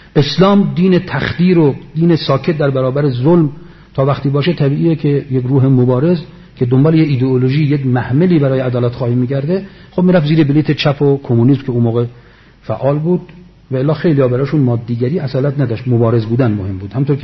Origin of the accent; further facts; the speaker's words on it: Palestine; now in Iran; گفتم من فلسطینی ام.